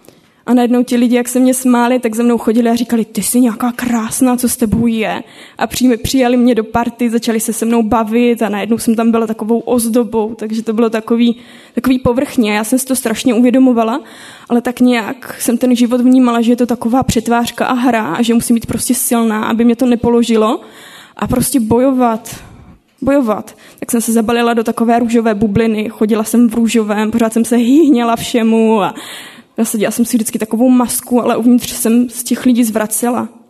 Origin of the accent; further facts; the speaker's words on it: Ostrava, Moravian-Silesian Region, Czechia; now in Beroun, Czechia; jsme původně tady z Ostravy, manželkou se kod Ostravy a ocitli jsme se v Berouně.